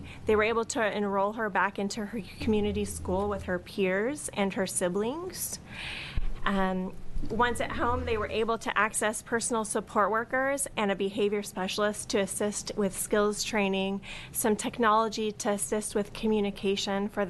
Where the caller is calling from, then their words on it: Bend, Oregon, United States; I come to you today from Sunny Bend.